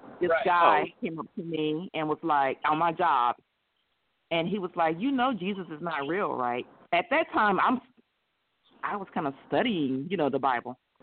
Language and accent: English; Rocky Mount, North Carolina, United States; moved away; also born or lived in St. Louis, United States; Well, I am originally from North Carolina, Rocky Mount, a little small town, Rocky Mount. I left there in early 90s, moved to St. Louis, Missouri